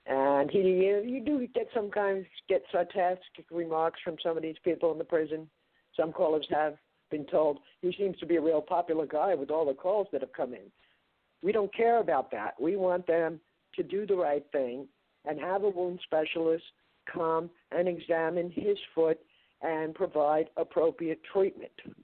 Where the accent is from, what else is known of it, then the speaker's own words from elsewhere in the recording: Bronx, New York, United States; from the Boogie Down. Don't forget, we are from the Boogie Down Bronx.